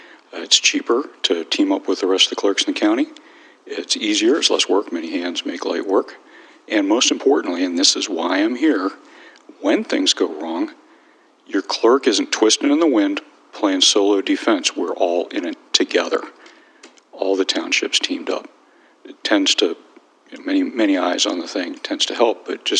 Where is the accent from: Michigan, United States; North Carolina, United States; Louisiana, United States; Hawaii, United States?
Michigan, United States; Ann Arbor; I'm from Ann Arbor.